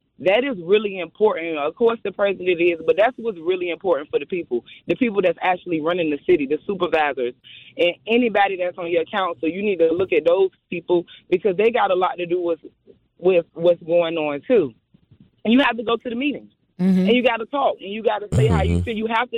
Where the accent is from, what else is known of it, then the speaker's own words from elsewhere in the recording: Virginia, United States; now in Milwaukee, United States; So I'm here in Milwaukee, but I'm from Virginia.